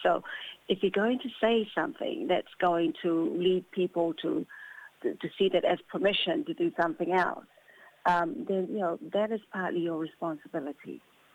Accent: Samoa; now in New Zealand; Myself, I'm from Samoa. I've come from another land.

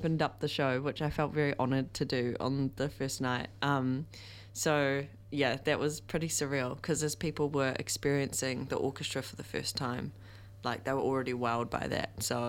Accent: Christchurch, Canterbury, New Zealand; I'm from Christchurch.

